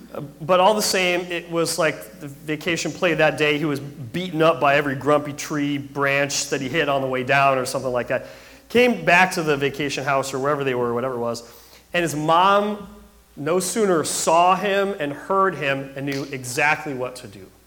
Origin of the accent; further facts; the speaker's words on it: Minnesota, United States; Growing up in Minnesota, I remember hearing